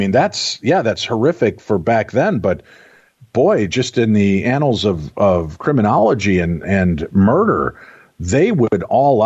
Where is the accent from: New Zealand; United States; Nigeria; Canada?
United States; Minnesota; Brevard, I'm sorry. I'm Minnesotan, mm-hmm, it's right. Brevard to us, but okay, Brevard County.